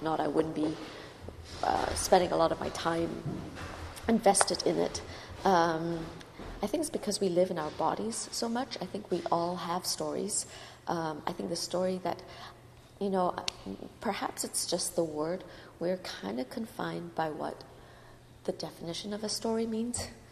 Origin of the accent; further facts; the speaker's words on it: Singapore; I'm from Singapore